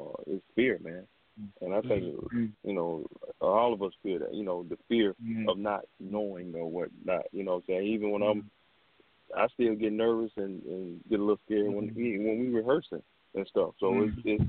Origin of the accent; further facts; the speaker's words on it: Macon, Georgia, United States; I'm from Macon, right. Georgia. Yeah. I still live there.